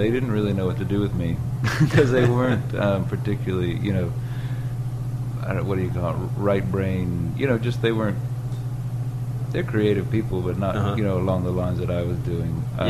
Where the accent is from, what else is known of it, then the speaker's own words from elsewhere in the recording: South Carolina, United States; I grew up in South Carolina. I mean, that's everywhere, but it was a big deal around our house.